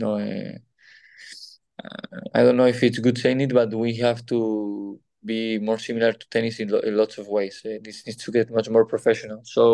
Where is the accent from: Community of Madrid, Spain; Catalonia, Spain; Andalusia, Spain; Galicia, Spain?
Andalusia, Spain; Motril; also born or lived in Malaga; I was born in Malaga. We have a house in Marbella, but we have a house where I have been raised. It's in Motril. It's like in the beach of Granada.